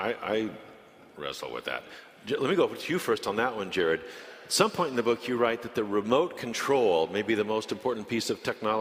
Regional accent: Boston, Massachusetts, United States; it's my hometown, Alyssa. I work right up the street. Love Boston.

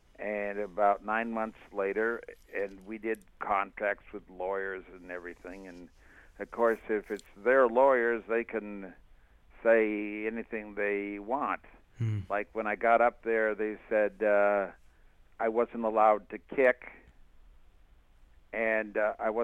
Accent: Los Angeles, California, United States; we couldn't have it in Los Angeles, which was my hometown

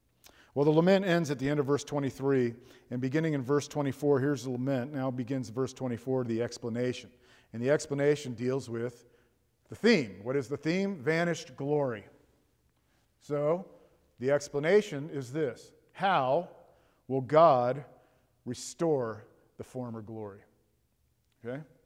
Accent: Miami, Florida, United States; I grew up in South Florida, Miami

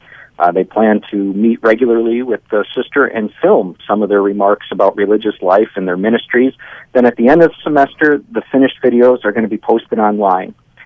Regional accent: Chicago, Illinois, United States; I'm doing a little trip back home, my hometown of Chicago, doing a little visiting with some folks.

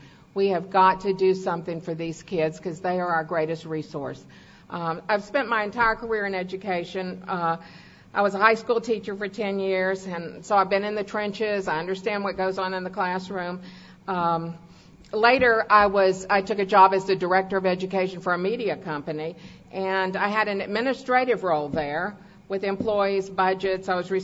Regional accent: Texas, United States; born there; also born or lived in Virginia; But I was born in Texas, but I love to tell people I'm a Virginian by choice.

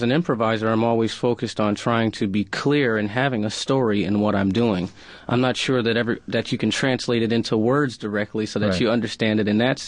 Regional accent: Albany, New York, United States; I'm from Albany, New York, and I was a very unfocused kid.

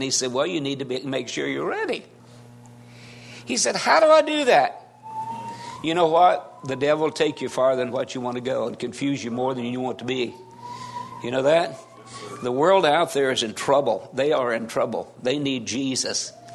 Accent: Wabash, Indiana, United States; moved away as an adult; I last Labor Day started filling in at a church up at Wabash, which is my hometown. I moved there when I was 5 and left when I was 19.

